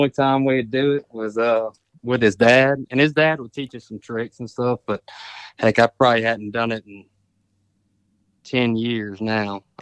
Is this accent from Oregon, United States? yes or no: no; Monroe, Louisiana, United States; Yeah, so I grew up in Monroe, Louisiana. You know, grew up hunting and fishing with my buddies and went to Neville High School.